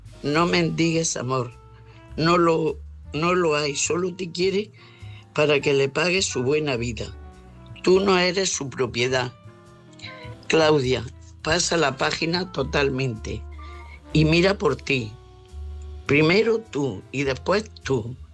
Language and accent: Spanish; Almería, Andalusia, Spain; de Almería